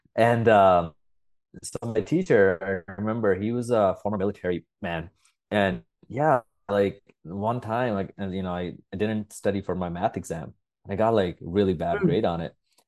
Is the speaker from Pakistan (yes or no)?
yes; Pakistan; English is a second language; so I was raised in Pakistan.